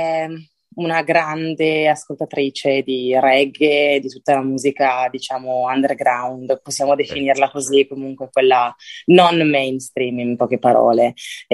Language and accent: Italian; Bergamo, Lombardy, Italy; Io sono nata e cresciuta in Italia, però appunto...